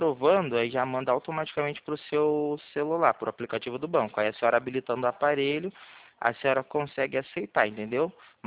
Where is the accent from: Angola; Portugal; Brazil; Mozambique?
Brazil; Rio de Janeiro; Eu sou do Rio de Janeiro, aqui do centro.